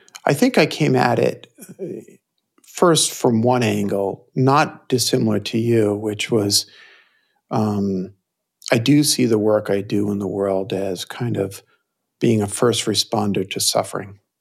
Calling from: Longmont, Colorado, United States; I'm recording from my home in Longmont, Colorado. As you know, we live on a 40-acre farm with three horses and two cats and many owls.

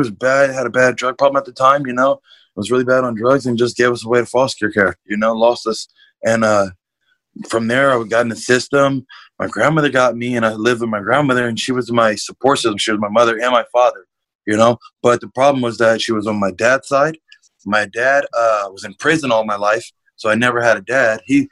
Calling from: Rialto, California, United States; I'm right now, I'm in Rialto, you know what I mean? But San Bernardino, as most niggas know it, you know what I mean? We in the slums of the slums. I'm in the hood.

